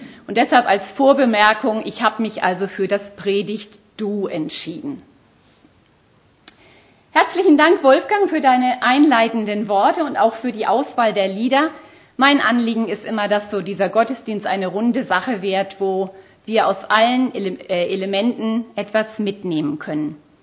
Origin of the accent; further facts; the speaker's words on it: Schleswig-Holstein, Germany; gebürtig in Schleswig-Holstein aufgewachsen. Aber dann hat es mich irgendwann nach Baden-Württemberg verschlagen, wo ich von 1992 bis 1996 an der Bibelschule Adelshofen war.